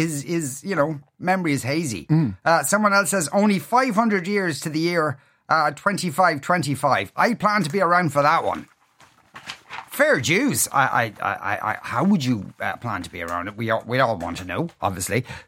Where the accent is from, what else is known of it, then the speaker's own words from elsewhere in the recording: Clondalkin, Leinster, Ireland; I grew up in Clondalkin.